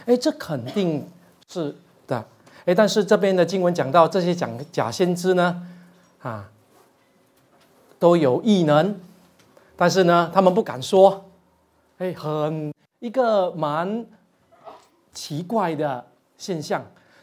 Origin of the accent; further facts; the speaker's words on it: Fujian, China; accent: Fujianese; 我们福建话叫党鸡